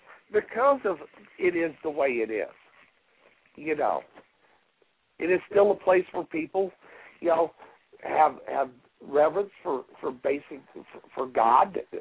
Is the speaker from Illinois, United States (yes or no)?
yes; Illinois, United States; born there; now in Alabama, United States; I was born in Illinois, but I chose to live in Alabama.